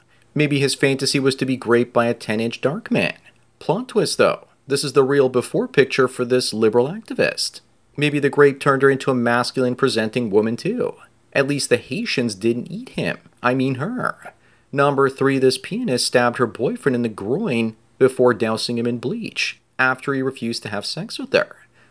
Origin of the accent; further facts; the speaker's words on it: Canada; but I'm a Canadian and she's AI, so it would never work out.